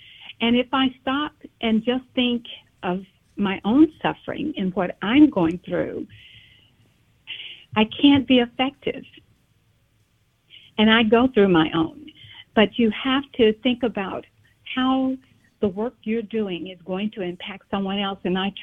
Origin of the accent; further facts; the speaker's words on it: Mississippi, United States; I grew up picking cotton in Mississippi.